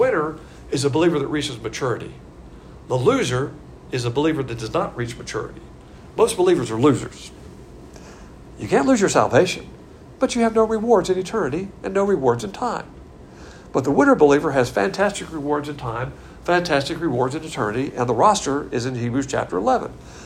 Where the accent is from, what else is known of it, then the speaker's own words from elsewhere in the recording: the South, United States; I am a Southerner.